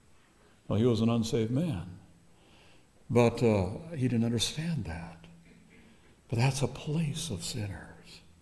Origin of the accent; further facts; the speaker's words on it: Minnesota, United States; also born or lived in Wisconsin; we're an Indian country in our area there in northern Minnesota and northwestern Wisconsin